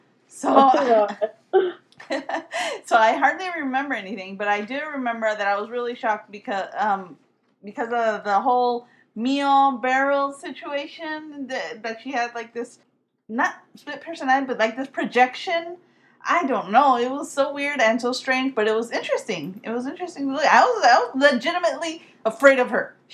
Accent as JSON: {"language": "English", "country": "Mexico", "tie": "born or raised there", "second_language": "English", "said": "I grew up in Mexico. And, you know, we have a different sensibilities."}